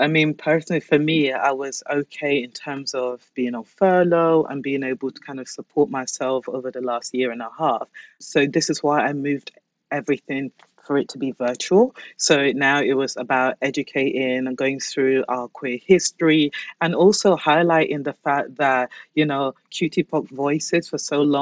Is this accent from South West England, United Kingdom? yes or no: no; Basildon, East of England, United Kingdom; also born or lived in London; I grew up in Basildon, Bas Vegas, or Basel Dump.